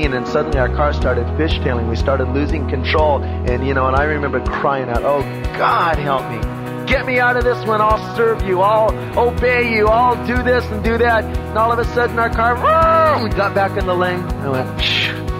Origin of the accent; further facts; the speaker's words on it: Long Beach, California, United States; born there; I was born in Long Beach in 1952 and my mom was married and divorced 7 times.